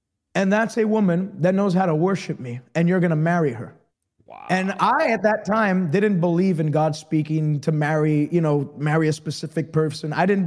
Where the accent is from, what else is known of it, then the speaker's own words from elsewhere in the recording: Canada; as a Canadian